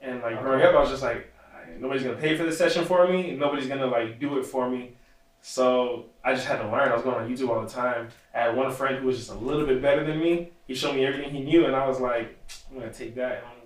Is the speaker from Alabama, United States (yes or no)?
no; Miami, Florida, United States; So I'm from Miami. I'm not from out here.